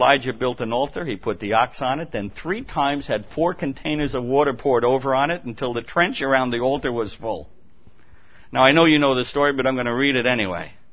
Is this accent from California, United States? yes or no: no; New York, United States; It doesn't matter if you use good English. We're from New York. None of us use good English.